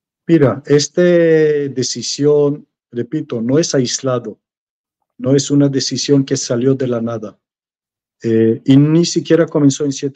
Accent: Israel; 99% de mi pueblo en Israel comparten

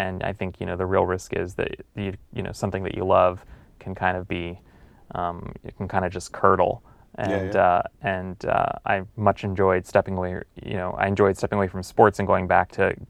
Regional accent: Los Angeles, California, United States; Well, I grew up reading the LA Times. I'm from Los Angeles, and you know, I flip right to the sports page and read Jim Murray's columns.

